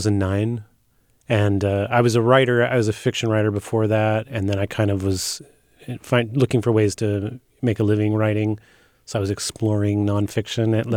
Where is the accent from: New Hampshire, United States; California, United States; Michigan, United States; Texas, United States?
California, United States; I live in Bay Area. I'm from the Bay Area.